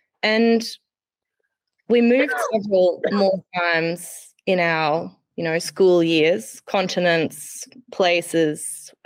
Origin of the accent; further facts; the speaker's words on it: Australia; also born or lived in Germany; I was born in Germany, and my sister as well. We came to Australia when we were young children, and On my mother's side, her heritage is German, as far as anyone can tell on one side.